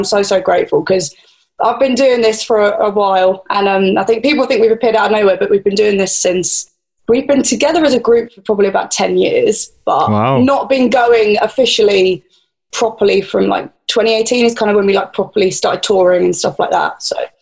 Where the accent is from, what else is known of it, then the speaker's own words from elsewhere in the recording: England, United Kingdom; I'm English